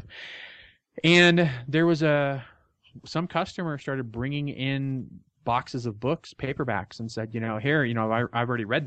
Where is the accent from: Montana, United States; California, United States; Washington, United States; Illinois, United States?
Illinois, United States; Chicago; born there; And I was born in Chicago, so we had WGN.